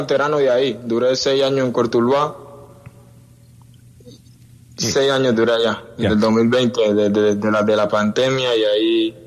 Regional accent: Lloró, Chocó, Colombia; born there; Yo nací en el Chocó, pero mi familia es del Pacífico, guapireña, de Buenaventura. Mi familia es del Pacífico.

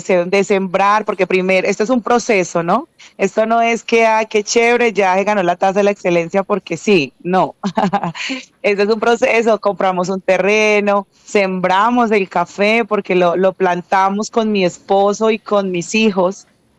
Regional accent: Planadas, Tolima, Colombia; Soy oriunda de Planadas, Tolima. Mi familia materna, paterna, todos. Crecí en Planadas, las calles de Planadas nos vieron crecer.

